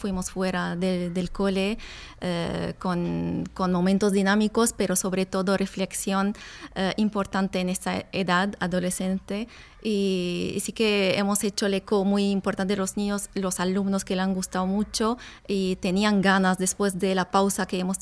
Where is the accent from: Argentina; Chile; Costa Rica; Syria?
Syria; Aleppo, Aleppo Governorate; Spanish is a second language; moved away as an adult; now in Spain; por también circunstancias de la guerra en mi país vine aquí a España, estudié aquí, homologué mi título aquí